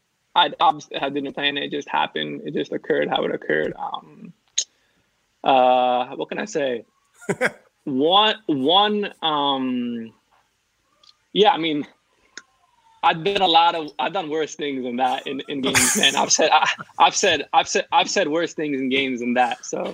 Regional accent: New Jersey, United States; I think talking trash is kind of like instilled in me, like growing up in New Jersey, and like just it's just like I don't know. That's how we talk to each other.

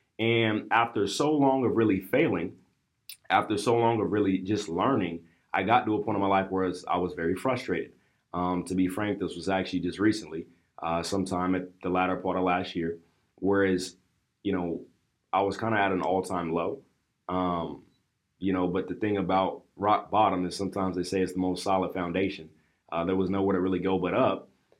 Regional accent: Sacramento, California, United States; I'm from Sacramento, California, by the way. West Coast, the best coast.

